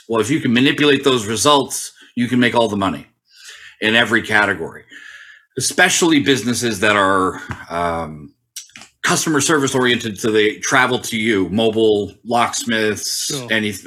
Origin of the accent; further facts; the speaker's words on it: Tokyo, Japan; I grew up in Tokyo. My parents worked over there.